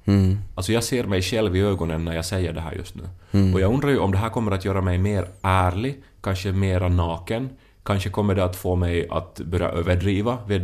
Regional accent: Finland; vi finländare

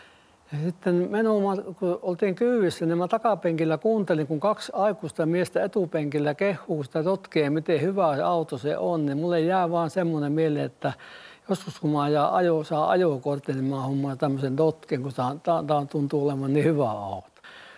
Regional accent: Jyväskylä, Central Finland, Finland; kun mä ratapialta on kotoisin ja sitten mä näin sen ajan autoliikenteen, millä kun ne tavarat tuli Jyväskylään aina junalla

